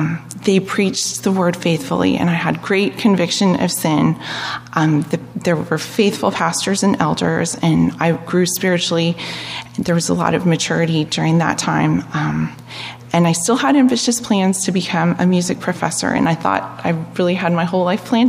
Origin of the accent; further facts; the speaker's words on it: Orlando, Florida, United States; I grew up in Orlando, Florida, and my parents and grandparents on both sides were believers